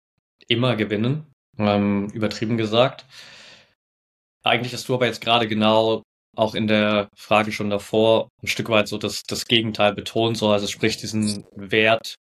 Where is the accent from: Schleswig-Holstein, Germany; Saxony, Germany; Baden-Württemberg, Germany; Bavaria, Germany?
Saxony, Germany; Dippoldiswalde; Ich bin in Dippoldiswalde geboren und da auf einem kleineren Dorf aufgewachsen in der Nähe.